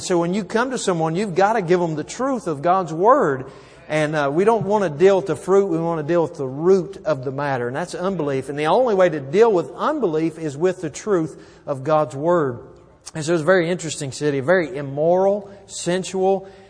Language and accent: English; West Virginia, United States; Now, I'm from West Virginia.